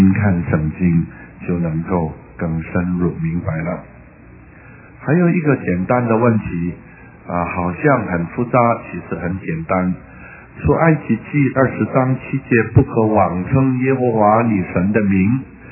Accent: China; 但是当称呼他的时候，好像我们中国人 就不称呼父亲的名字，叫他做父亲一样。

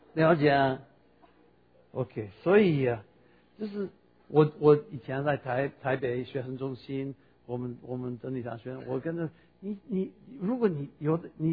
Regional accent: United States; Chinese is a second language; now in Taiwan; 我在台湾不久啊，我是美国人，在台湾在中国教会里面不久

